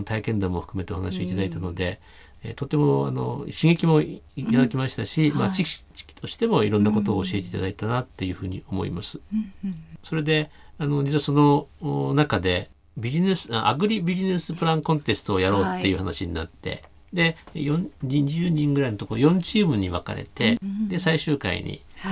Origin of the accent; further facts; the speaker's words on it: Odawara, Kanagawa, Japan; 小田原という私の地元を想定をして